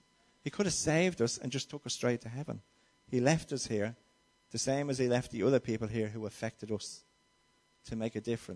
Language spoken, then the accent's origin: English; Crumlin, Leinster, Ireland; I'm from Crumlin, and I remember when my brothers used to have to use an aunt of mine's address in Kilmainham if they were going for a job, because you couldn't say you were from Crumlin.